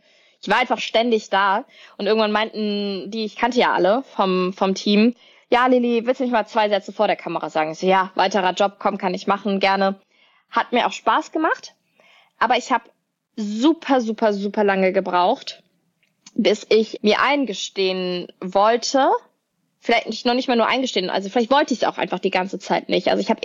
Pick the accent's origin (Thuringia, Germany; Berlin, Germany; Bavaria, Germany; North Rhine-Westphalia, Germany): North Rhine-Westphalia, Germany; Cologne; Also ich bin Kölnerin, ich bin von meiner Art total Kölsch.